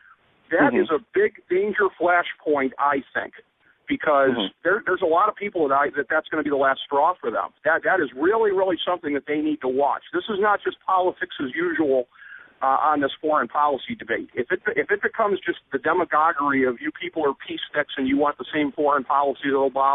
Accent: Cleveland, Ohio, United States; by the time he comes to my hometown of Cleveland

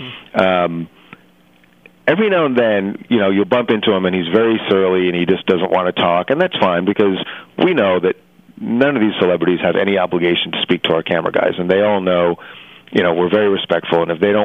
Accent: New York, United States; Now, I'm originally from New York

